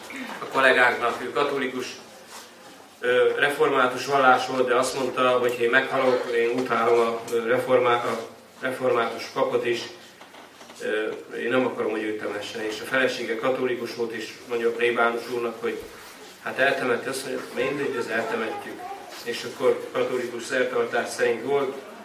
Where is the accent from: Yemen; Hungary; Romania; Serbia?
Romania; Transylvania; Én ott nőttem fel, Erdély vagyok, és ott gyerekeskedtem ott a szomszéd falvakba, városokba